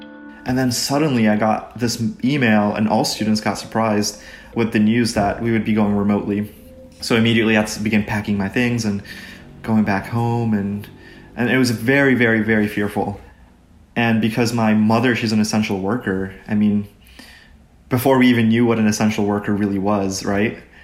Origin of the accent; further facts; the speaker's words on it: Egypt; also born or lived in Chile; now in United States; New Jersey, 20 minutes away from New York City. And so this is where I've been living for nearly 10 years. I was born and raised in Egypt. I lived in Chile for a bit, and then here we are in New Jersey.